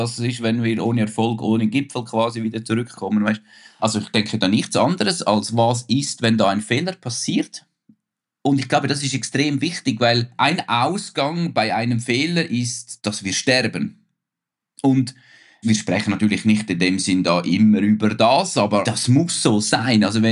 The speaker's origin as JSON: {"language": "German", "town": "Bürglen", "region": "Uri", "country": "Switzerland", "tie": "born or raised there", "said": "Ich bin da wirklich im Schächental groß geworden und ich meine, ich bin da 10 Jahre mit der Seilbahn in die Schule gefahren halt, das sind so 1000 Höhenmeter da unten, hier heißt das Dorf Bürglen."}